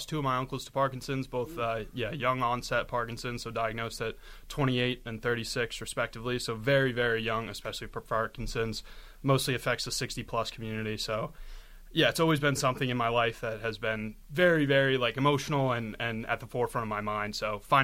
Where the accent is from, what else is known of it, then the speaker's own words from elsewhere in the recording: New Jersey, United States; now in Boston, United States; I'm originally from New Jersey.